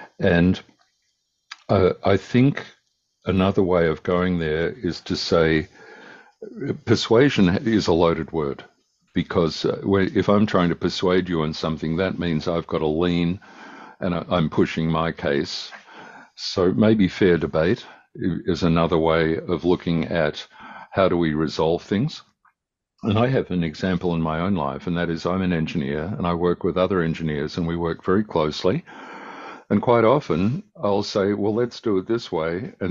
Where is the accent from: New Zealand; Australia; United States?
Australia; also born or lived in England; I grew up in Australia, so I've seen a different society, and I have cousins in England, and I've lived there for a while.